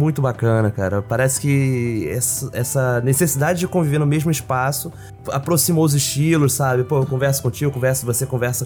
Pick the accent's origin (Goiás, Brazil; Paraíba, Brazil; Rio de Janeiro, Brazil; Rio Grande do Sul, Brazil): Rio de Janeiro, Brazil; quando eu cresci, né, em Bangu, a gente ficava isolado do resto do Rio de Janeiro e durante a juventude nem saía do bairro praticamente, né? Só ficava ali beirando o Padre Miguel, o Realengo, né?